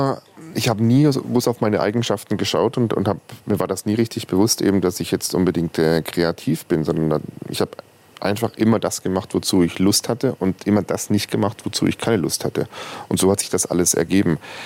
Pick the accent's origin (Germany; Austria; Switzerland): Germany; Singen, Baden-Württemberg; also born or lived in Wangen im Allgäu; ich bin in Wangen im Allgäu geboren. Aufgewachsen bin ich im Hegau in Süddeutschland zur Schule gegangen, in Singen am Hohentwiel.